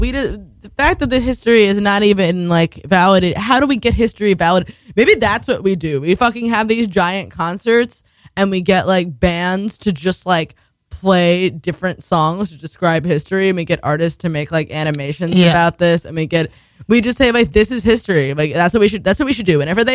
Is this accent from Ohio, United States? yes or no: no; Brooklyn, New York, United States; I mean, I'm from Brooklyn, but I was on a commune in Virginia.